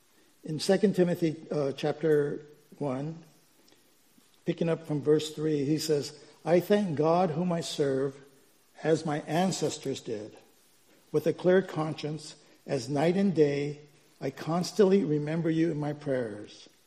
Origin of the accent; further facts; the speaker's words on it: Okinawa, Japan; I grew up in Okinawa, Japan. And my father was a civilian working for the U.S. Air Force